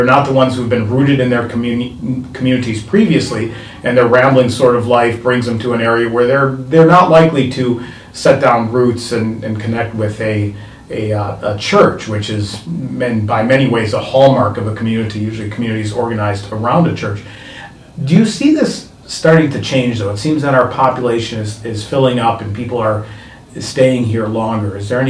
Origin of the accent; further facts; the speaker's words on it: Midwest, United States; also born or lived in California; I'm somewhat of an outsider growing up in the Midwest, spending time in California and coming up here